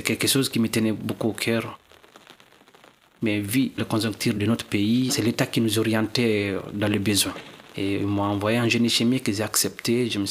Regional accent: Guinea; now in France; Je suis de la Guinée-Conakry.

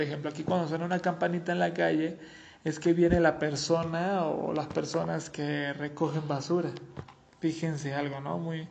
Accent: Venezuela; now in Mexico; obviamente basado en mi experiencia aquí en México. Yo soy de Venezuela

